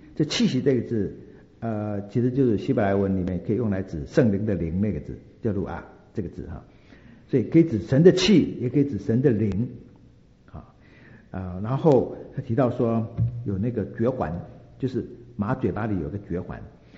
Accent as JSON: {"language": "Chinese", "country": "China", "said": "因为我们中国人很少用肾的啊"}